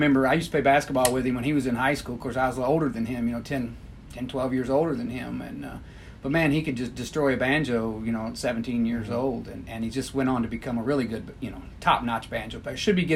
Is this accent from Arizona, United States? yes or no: no; Sandusky, Ohio, United States; moved away as an adult; I'm not from here. I'm from Sandusky, Ohio. So I was born and raised where there was no bluegrass music.